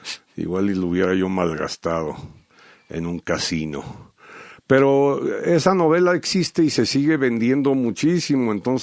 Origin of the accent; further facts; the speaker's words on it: Washington, District of Columbia, United States; first language English; Spanish is a second language; Y es un homenaje a otra ciudad, que es Washington, D.C., que es en donde crecí. Mi primer idioma fue el inglés.